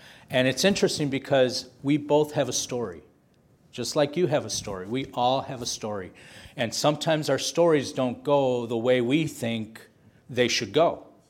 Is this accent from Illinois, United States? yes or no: yes; Blue Island, Illinois, United States; So, and what's interesting, I grew up not too far from here. I grew up in Blue Island.